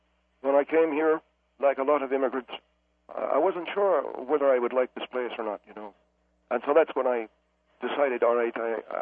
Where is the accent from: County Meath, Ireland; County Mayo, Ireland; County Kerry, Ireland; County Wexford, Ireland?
County Meath, Ireland; moved away as an adult; now in United States; I'm an immigrant myself. I'm from the Republic of Ireland. I was born in County Meath. I came here at a time when the economy in Ireland was not as good as it is today